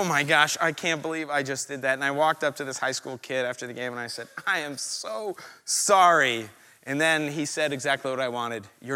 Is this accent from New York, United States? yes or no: yes; New York, United States; I just sort of imagined, you know, I'm from New York.